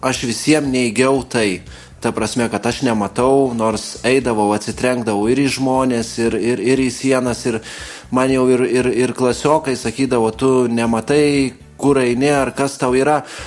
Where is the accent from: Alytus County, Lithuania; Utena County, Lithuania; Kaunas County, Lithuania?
Kaunas County, Lithuania; Kaunas; now in Vilnius, Lithuania; Aš kada persikėliau iš Kauno mokytis į Vilnių